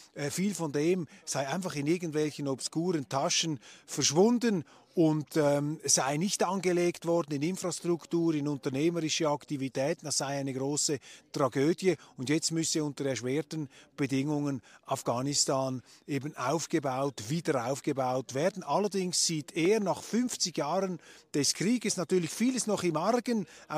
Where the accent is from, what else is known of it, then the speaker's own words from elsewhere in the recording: Switzerland; Ich bin aus der Schweiz, ja.